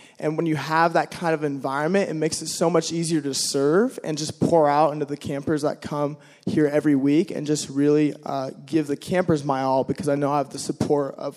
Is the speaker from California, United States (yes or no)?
yes; Mount Hermon, California, United States; so I grew up around Mount Hermon, spent a lot of time here just growing up